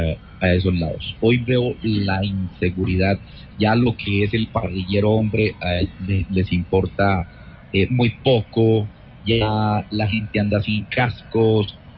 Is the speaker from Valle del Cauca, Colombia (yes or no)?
yes; Cali, Valle del Cauca, Colombia; now in Tuluá, Colombia; Yo soy caleño, nacido, criado en Cali, y pues en este momento me encuentro en Tuluá, pero voy siempre cada 8 días a ver a mi madre, a esos lados.